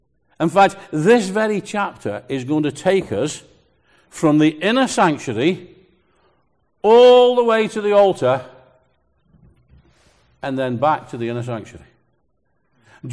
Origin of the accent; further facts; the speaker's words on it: Liverpool, North West England, United Kingdom; accent: Liverpudlian; Now, I can't say that word properly, my wife tells me, because of my Liverpudlian accent.